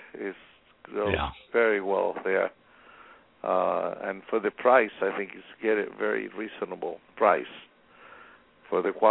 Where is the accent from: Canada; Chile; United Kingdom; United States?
Chile; Yes, I'm originally from Chile, so we have winery in Chile.